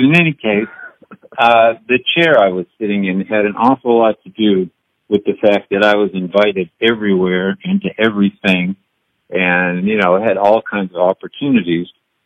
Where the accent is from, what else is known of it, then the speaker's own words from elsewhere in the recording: New England, United States; I didn't grow up with country music. I grew up in New England, so it was kind of new to me.